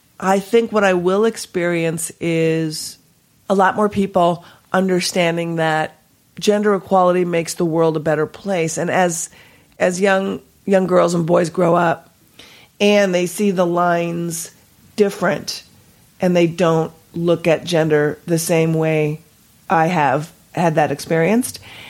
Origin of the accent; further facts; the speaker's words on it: Minnesota, United States; I was born and raised in Minnesota. My father is 100% Swedish. His parents came from Lund.